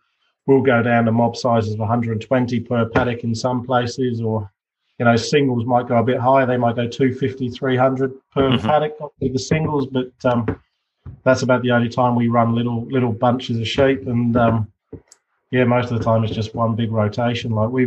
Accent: Hereford, West Midlands, United Kingdom; growing up in Hereford, going to Radnor, and then this, it's huge

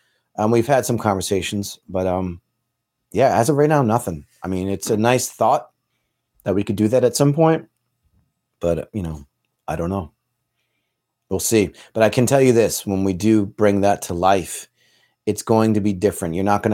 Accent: United States; oh yeah, I'm from the States. Like I'm here and I have a day off with my band.

